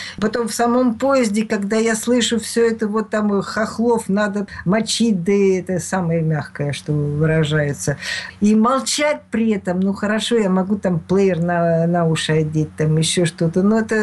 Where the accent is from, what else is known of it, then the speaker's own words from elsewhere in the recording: Dnipropetrovsk, Dnipropetrovsk Oblast, Ukraine; also born or lived in Leningrad, Russia; Родилась в Ленинграде. Но мои родители были железнодорожниками, ездили по всей стране и начинала учиться еще на Западно-Сибирской магистрали. А школу закончила, вот десятилетку, закончила в Днепропетровске.